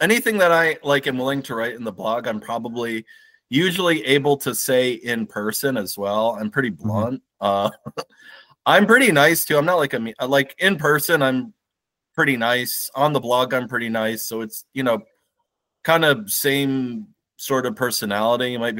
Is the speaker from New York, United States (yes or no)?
yes; New York City, New York, United States; Yeah, I grew up in New York. So yeah, I grew up in New York City as a kid.